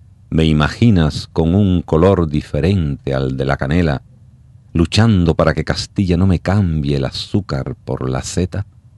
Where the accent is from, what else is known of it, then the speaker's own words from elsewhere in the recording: Cuba; now in Spain; yo como poeta, como cubano, quizás en Miami no me sintiera tan terriblemente mal como me siento en España.